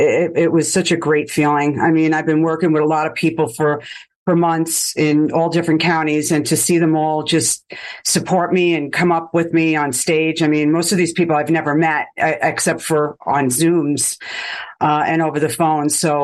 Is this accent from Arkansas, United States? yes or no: no; Bronx, New York, United States; moved away; Well, I'm from the Bronx, New York. I don't know if you can tell.